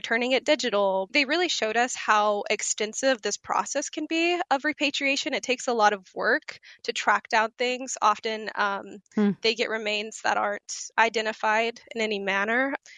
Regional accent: Tahlequah, Oklahoma, United States; So I'm from Tahlequah, Oklahoma. It's home to the Cherokee Nation and also the United Kituwa Band of Cherokee Indians, which I am a part of the latter.

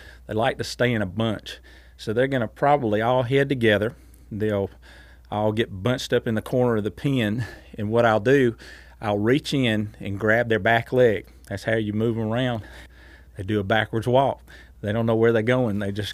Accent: Covington, Georgia, United States; I'm from Covington, Georgia, and I'm a professional sheep shearer.

